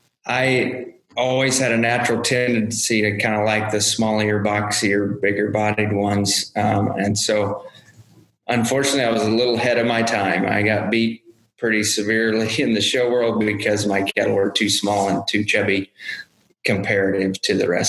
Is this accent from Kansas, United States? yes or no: yes; Kansas, United States; I grew up in Kansas, so we had a small cow-calf operation.